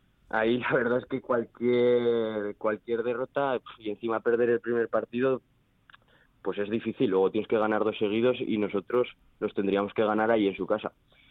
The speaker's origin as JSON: {"language": "Spanish", "town": "Jaca", "region": "Aragon", "country": "Spain", "said": "somos un grupo que somos todo de Jaca, somos como una gran familia"}